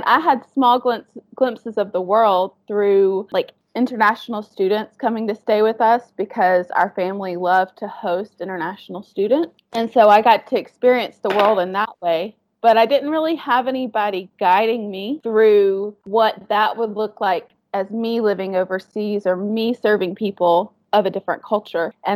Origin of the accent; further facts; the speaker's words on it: Georgia, United States; I don't know if you can tell it from my accent, but I am from Georgia. And I've actually been transplanted up north because I got married 7 months ago. But before that, I've lived in, I don't even know how many countries anymore, in South Asia